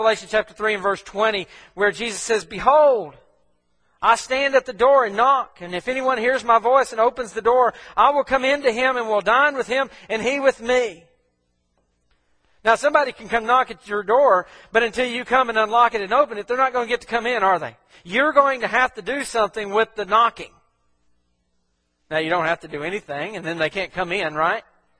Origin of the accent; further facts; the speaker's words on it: Mississippi, United States; I'm from Mississippi, so I can't say it that other fancy way.